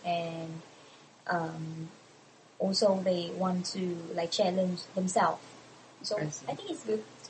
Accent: Vietnam; I'm from Vietnam.

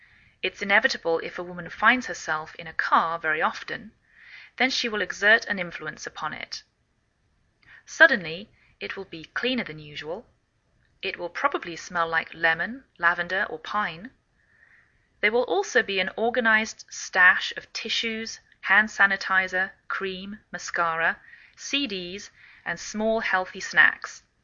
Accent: England, United Kingdom; now in United States

